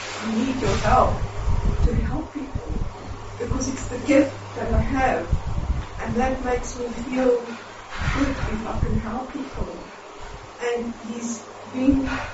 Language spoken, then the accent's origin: English; South Africa; I'm from South Africa.